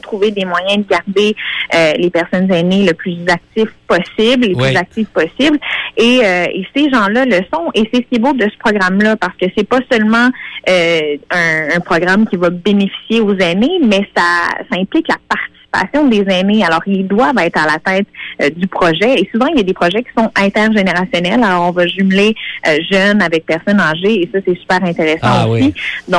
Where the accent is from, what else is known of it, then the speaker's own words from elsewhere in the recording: Matapédia, Quebec, Canada; Je suis originaire de Matapédia.